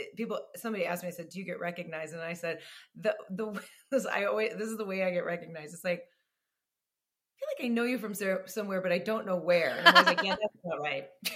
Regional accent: United States; being an American tourist with my tennis shoes and my Columbia rain jacket and looking at all the museums

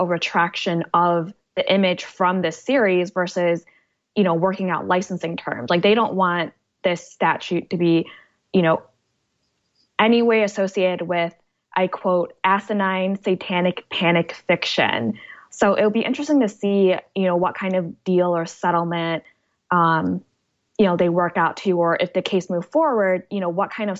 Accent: Michigan, United States; they have like a pretty large following and chapter from my home state, Michigan.

